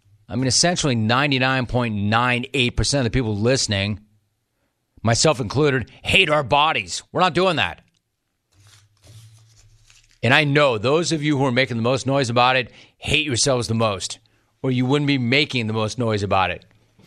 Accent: California, United States; It's the Valley. I grew up in the Valley. I rep the 818 hard.

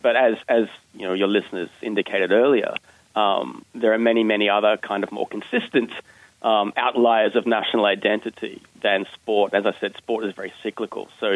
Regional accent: Australia; I'm from Australia.

